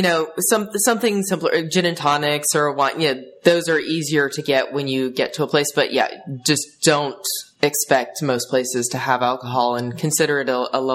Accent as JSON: {"language": "English", "region": "New York", "country": "United States", "said": "And most of the time you know, they're like, oh, where from in America? And you say New York"}